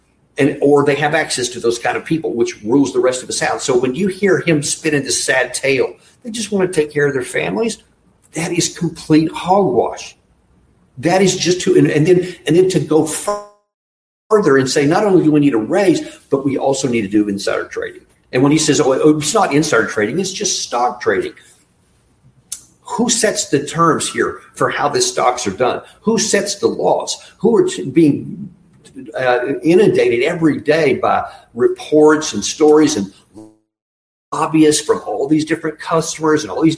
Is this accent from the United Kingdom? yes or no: no; United States; I'm just asking you, as an American, somebody who loves this country, do something.